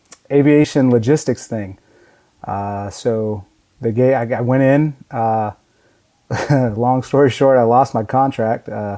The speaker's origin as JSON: {"language": "English", "town": "Panama City", "region": "Florida", "country": "United States", "tie": "born or raised there", "said": "Yeah, so I grew up in Panama City, Florida."}